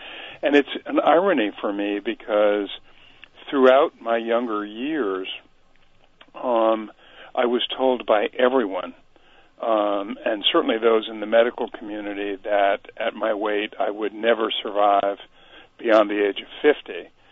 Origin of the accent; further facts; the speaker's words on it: Morrisville, United States; my doctor in the community growing up in Morrisville.